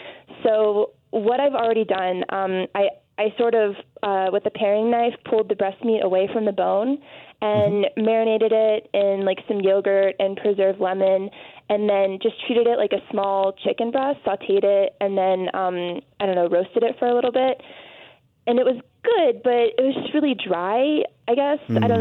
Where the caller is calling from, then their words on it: Denver, Colorado, United States; I'm calling from Denver, Colorado.